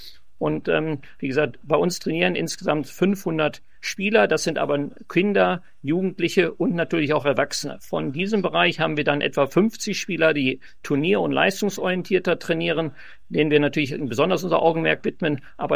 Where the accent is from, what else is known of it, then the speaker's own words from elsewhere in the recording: Mülheim an der Ruhr, North Rhine-Westphalia, Germany; Ja, also ich komme aus Mülheim an der Ruhr. Der Mülheim ist im Ruhrgebiet, das heißt in der Nähe zwischen Essen und Düsseldorf.